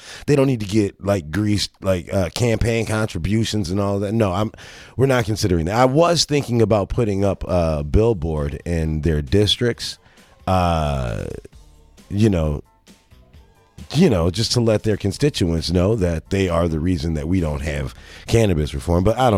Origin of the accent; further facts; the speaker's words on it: Wisconsin, United States; I'm a Wisconsinite. I'm old American.